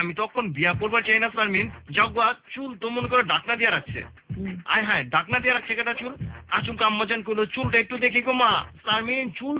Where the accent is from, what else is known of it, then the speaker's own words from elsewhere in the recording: Dhaka, Dhaka Division, Bangladesh; আমরাও ঢাকাইয়া